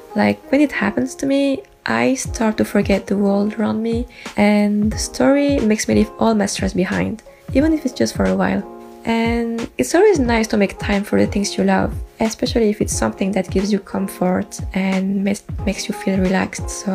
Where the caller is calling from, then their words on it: France; I'm calling from France.